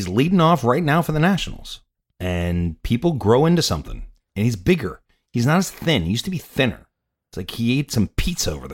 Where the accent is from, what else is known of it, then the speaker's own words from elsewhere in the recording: Bronx, New York, United States; I'm from the Bronx.